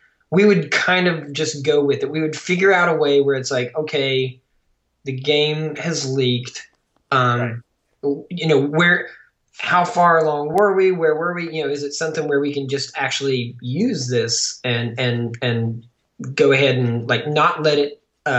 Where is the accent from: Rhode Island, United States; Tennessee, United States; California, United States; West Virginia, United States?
West Virginia, United States; now in Seattle, United States; I'm from Southern West Virginia.